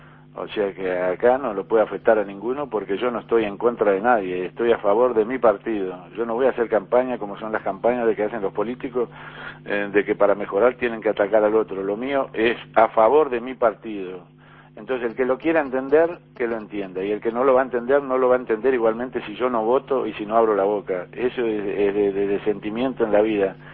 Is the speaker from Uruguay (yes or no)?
yes; Rivera, Uruguay; born there; Creo que cuando te vienen es como que me dijeran que Rivera, donde yo nací, no existe más.